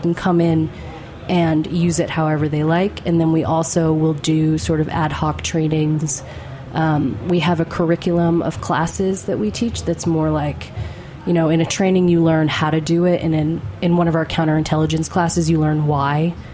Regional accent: New Hampshire, United States; Well, I grew up in New Hampshire. I went to college in Washington, D.C.

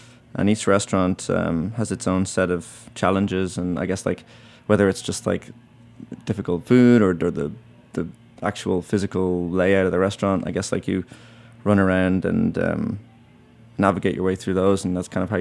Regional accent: Dublin, Leinster, Ireland; moved away as an adult; now in New York, United States; I'm from Dublin, Ireland, and I lived there till I was about 21, and then I came to New York.

